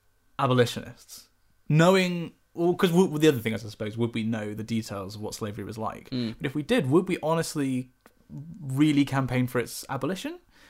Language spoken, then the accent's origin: English; United Kingdom; because, you know, we're British